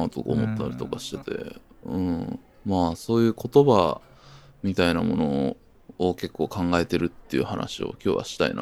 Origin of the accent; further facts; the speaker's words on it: Kansai, Japan; accent: Kansai dialect; だから本気で関西弁話してる自覚がないわけよ私は